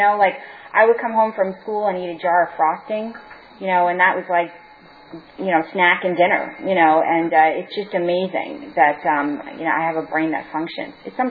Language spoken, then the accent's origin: English; Bronx, New York, United States; So, I come from the Bronx